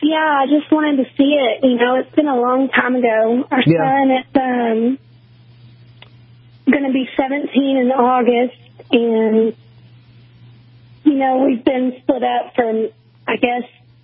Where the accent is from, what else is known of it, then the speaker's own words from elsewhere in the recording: Texas, United States; We're from Texas, and we flew into the show.